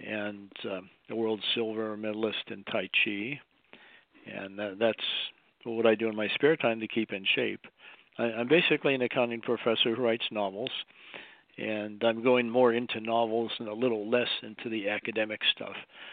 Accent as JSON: {"language": "English", "town": "Erie", "region": "Pennsylvania", "country": "United States", "tie": "born there", "said": "Well, I was born in Erie, Pennsylvania, just south of the Canadian border. It's right on Lake Erie."}